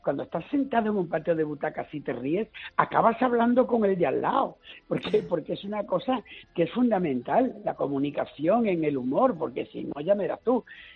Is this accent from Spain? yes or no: yes; Spain; los españoles somos muy de achuchar, no somos alemanes ni somos suecos